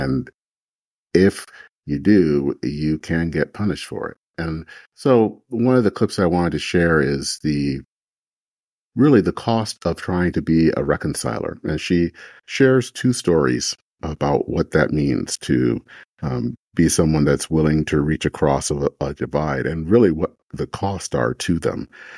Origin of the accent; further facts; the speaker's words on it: Flint, Michigan, United States; Bethel United Methodist Church in Flint, Michigan, which is actually my hometown